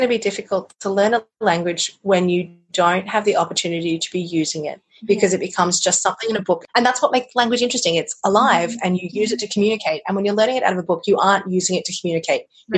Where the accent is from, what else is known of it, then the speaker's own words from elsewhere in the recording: Sydney, New South Wales, Australia; I was raised in Sydney, but my parents both came from rural areas where they had, yeah, long history settlement. So I go back to the first white settlement in Australia on both sides of my family.